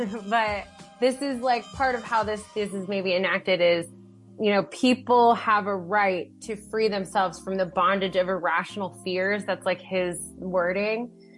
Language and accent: English; Appalachia, United States; I grew up in the South. I grew up in Appalachia. I'm a dialect user through and through, right?